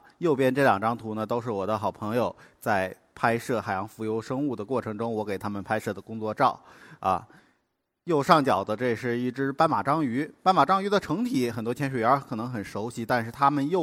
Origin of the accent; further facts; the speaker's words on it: Hainan, China; 我是从小在海南生长的，我还没有学会走路之前就已经在海边到处乱爬，到处乱游泳了。